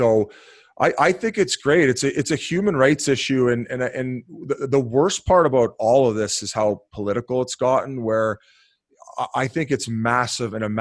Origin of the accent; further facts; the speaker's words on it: Welland, Ontario, Canada; Yeah, I'm from Welland, Ontario.